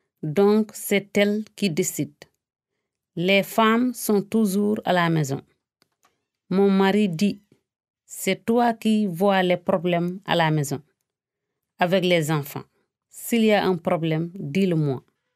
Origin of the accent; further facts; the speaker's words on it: Senegal; Je suis sénégalaise.